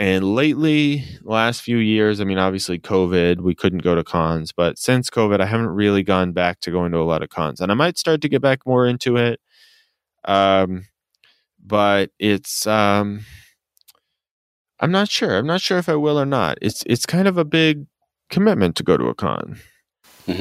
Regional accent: Spokane, Washington, United States; Well, I went to Lilac City Comic Con, which is in Spokane, Washington. That's my hometown

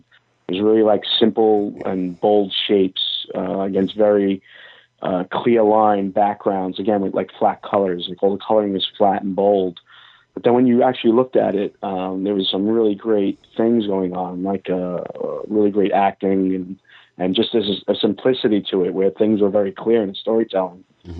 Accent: Brooklyn, New York, United States; I was very fortunate because I grew up in Brooklyn

